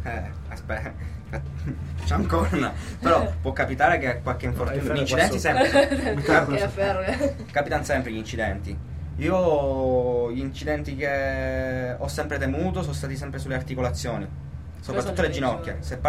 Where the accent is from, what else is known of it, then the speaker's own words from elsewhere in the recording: Sicily, Italy; Io da buon siciliano in Finlandia non ci vado.